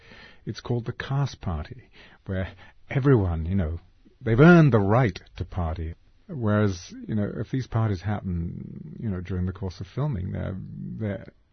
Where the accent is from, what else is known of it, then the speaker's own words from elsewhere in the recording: United Kingdom; now in United States; years. I'm an American now.